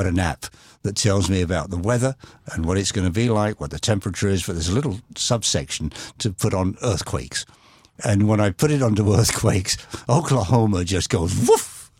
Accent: England, United Kingdom; Growing up in England, we always thought that every American about 18 knew how to do everything on a motor car engine

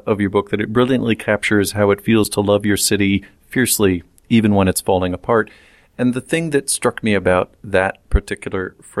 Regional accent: Ohio, United States; I remembered from growing up near Toledo

